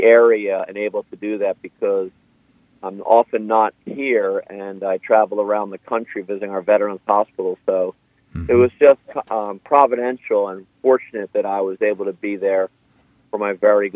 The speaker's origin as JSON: {"language": "English", "town": "Philadelphia", "region": "Pennsylvania", "country": "United States", "tie": "born or raised there", "also_born_or_lived": "Rochester, Minnesota", "said": "I always tell people I'm from Philadelphia. I'm a proud Philadelphian, but I was actually born in Rochester, Minnesota, when my dad, who was from Philadelphia, was doing his residency at the Mayo Clinic in internal medicine."}